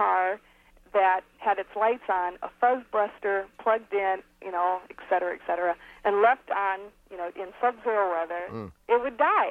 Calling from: Sioux City, Iowa, United States; I'm from Sioux City, Iowa.

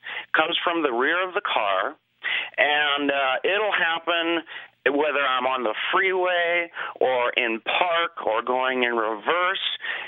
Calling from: Yucaipa, California, United States; I'm calling from Yucaipa, California.

